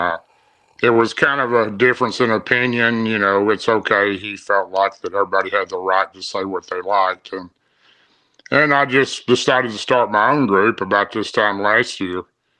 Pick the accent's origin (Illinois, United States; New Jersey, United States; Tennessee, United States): Tennessee, United States; Well, I'm from Tennessee, is where I've always lived, but I stay on the East Coast.